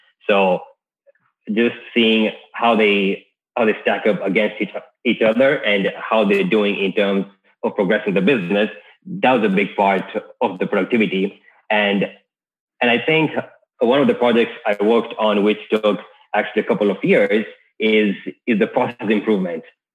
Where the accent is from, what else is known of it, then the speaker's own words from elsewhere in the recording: Kenya; And now Kenya is where I grew up until high school. I was born and raised in Kenya.